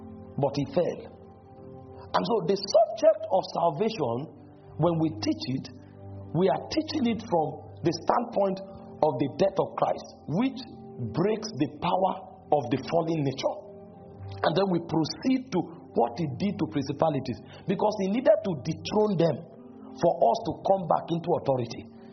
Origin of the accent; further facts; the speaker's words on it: Benue, Nigeria; English is a second language; I'm speaking English as my official language. I don't have any business speaking English language. I'm an Idoma man, for God's sake. I should be speaking a language that is consistent with my nativity.